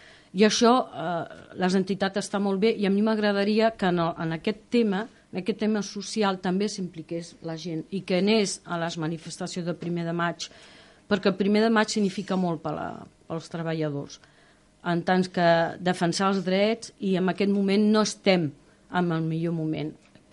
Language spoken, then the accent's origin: Catalan; Sant Cugat, Catalonia, Spain; born there; also born or lived in France; jo vaig néixer aquí a Sant Cugat i he viscut molts anys a França, vull dir, tinc una barreja.